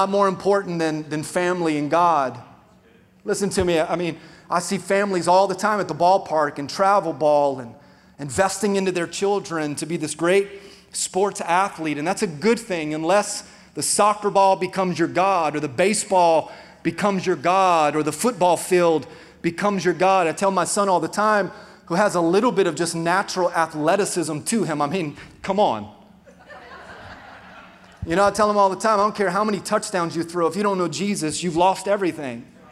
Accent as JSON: {"language": "English", "region": "Florida", "country": "United States", "tie": "born or raised there", "said": "Now, thankfully, we grew up in South Florida, so there wasn't a lot of cold winter mornings"}